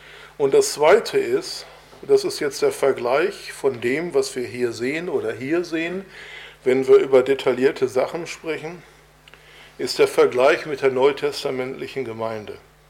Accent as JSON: {"language": "German", "town": "Bochum", "region": "North Rhine-Westphalia", "country": "Germany", "said": "ich komme ja aus Bochum, wie ihr wisst, und ich war damals schon gut dabei in der Gemeinde, aber ich war noch nicht wirklich gläubig."}